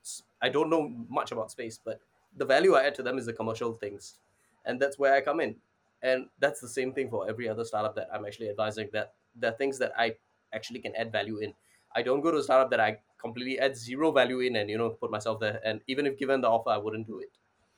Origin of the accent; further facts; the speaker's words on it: Singapore; also born or lived in India; Yes, I am Singaporean. I was born in India. I came to Singapore in 2000, so I was 3 years old. I lived here for 24 years. I got my citizenship a few years back after army